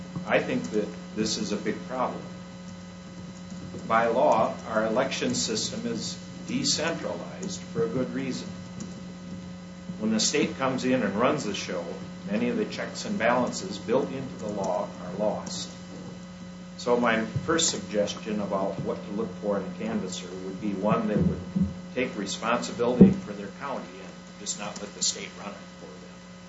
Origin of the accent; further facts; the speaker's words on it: Bear Creek Township, United States; I'm from Bear Creek Township.